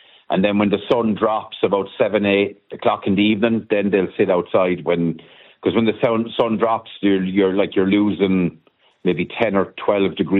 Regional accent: Ireland; We're Irish, so

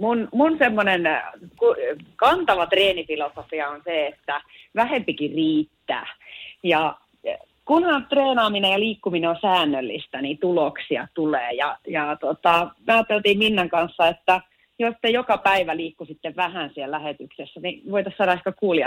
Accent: Turku, Southwest Finland, Finland; mä oon täältä Turusta kotoisin oleva 42-vuotias valmentaja, myöskin opettaja.

